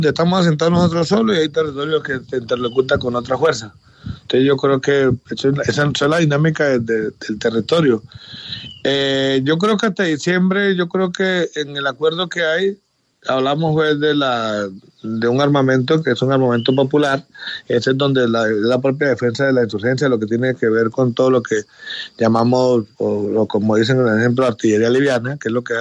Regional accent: Colombia; Pues siempre hemos participado por ser colombianos.

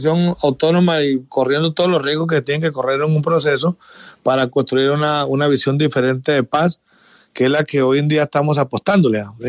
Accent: Colombia; Pues siempre hemos participado por ser colombianos.

